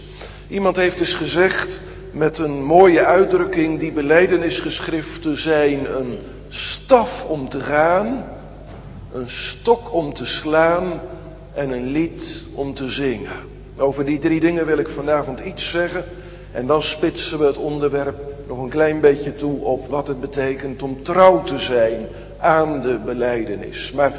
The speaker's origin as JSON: {"language": "Dutch", "town": "Sliedrecht", "region": "South Holland", "country": "Netherlands", "tie": "born or raised there", "said": "Vroeger in Sliedrecht, waar ik ben opgegroeid, kwamen mijn broer en ik wel eens bij een man die een kast vol boeken had."}